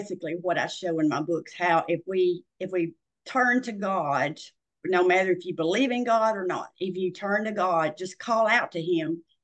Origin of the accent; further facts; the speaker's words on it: Tennessee, United States; I am originally from Middle Tennessee, and I grew up on a farm. As a child, I played in the barn and all that stuff.